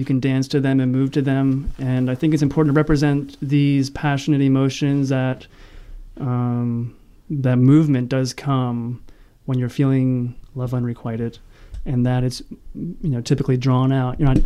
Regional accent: Easton, Pennsylvania, United States; also born or lived in Phillipsburg; So I was born and raised right here in the Easton Phillipsburg area.

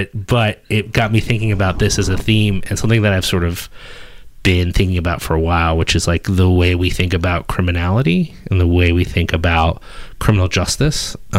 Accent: Philadelphia, Pennsylvania, United States; born there; So I still think of myself as a Philadelphian because that's where I was born. I lived there on and off for a long time.

